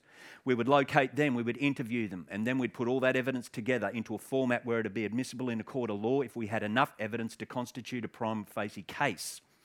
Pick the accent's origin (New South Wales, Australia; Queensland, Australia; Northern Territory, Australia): Queensland, Australia; I speak funny too because, like Michael, I come from Queensland. So I've flown down from Brisbane to speak here in Sydney today.